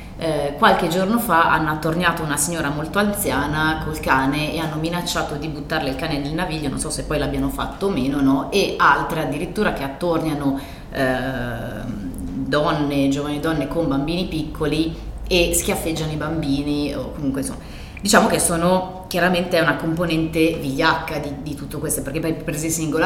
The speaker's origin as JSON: {"language": "Italian", "town": "Milan", "region": "Lombardy", "country": "Italy", "said": "Noi appunto registriamo a Milano, siamo di Milano"}